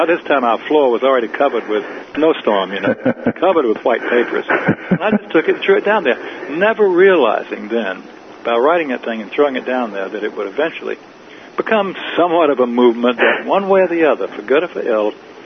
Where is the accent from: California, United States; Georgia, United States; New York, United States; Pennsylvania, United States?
Georgia, United States; Atlanta; I was brought up in Atlanta.